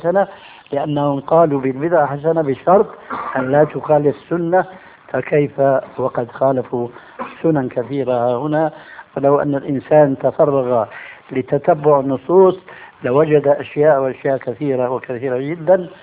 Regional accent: Levant, Syria; نضربها كما يقولون عندنا في الشام اللاوية

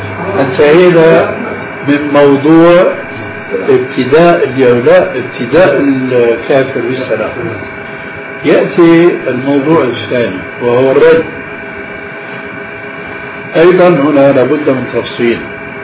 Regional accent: Syria; فلذلك عندنا في سوريا إلى عهد قريب كانوا ينقلون

